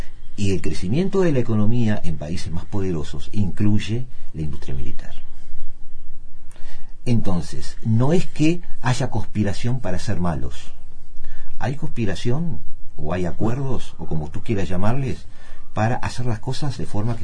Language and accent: Spanish; Uruguay; Somos uruguayos. Somos un pueblo bastante politizado.